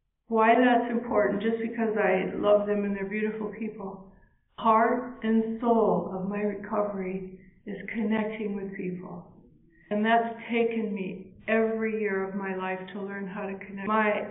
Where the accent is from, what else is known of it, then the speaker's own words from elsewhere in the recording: Duluth, Minnesota, United States; I'm so happy to say … from Duluth, Minnesota, and a compulsive overeater.